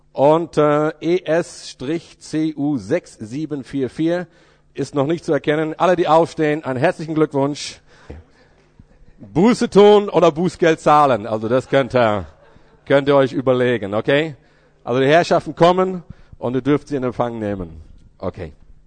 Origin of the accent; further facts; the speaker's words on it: Emden, Lower Saxony, Germany; Und aus der gleichen Stadt komme ich, sprich aus Emden. Das heißt, vor euch steht ein waschechter Ostfriese mit ostfriesischem Blut in den Adern.